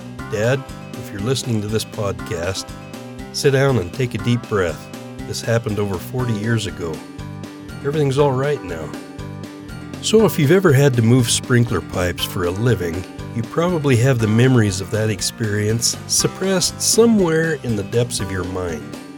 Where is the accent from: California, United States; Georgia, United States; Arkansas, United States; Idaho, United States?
Idaho, United States; Growing up in my hometown in Idaho, everyone is involved with the Salmon River that runs through the middle of town